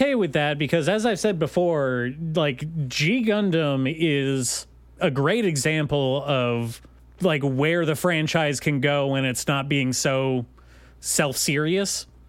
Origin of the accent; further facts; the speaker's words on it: United States; As an American, like, come on, we're over Vietnam.